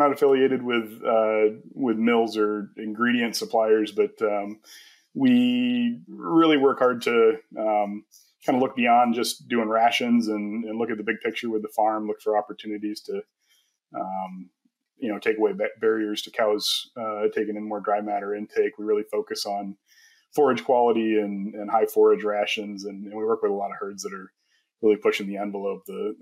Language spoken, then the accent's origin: English; East Coast, United States; I grew up on the East Coast and got exposed to agriculture through my cousin's ranch.